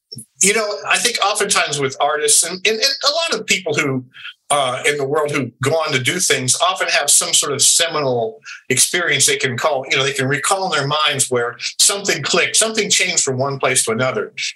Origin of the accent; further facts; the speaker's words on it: the South, United States; No, I'm from the South, actually.